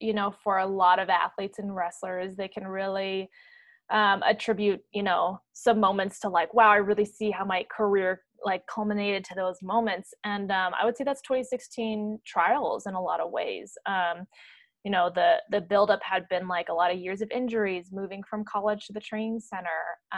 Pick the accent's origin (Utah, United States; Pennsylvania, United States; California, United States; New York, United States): California, United States; Half Moon Bay; So my dad was in the Bay Area and always kind of envisioned living on the coast side. So he found a house like in the 70s.